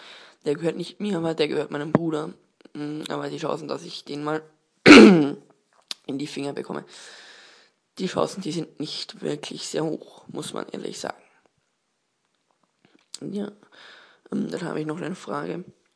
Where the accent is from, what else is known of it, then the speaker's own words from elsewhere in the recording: Austria; Ich komme aus Österreich und ich interessiere mich für Tech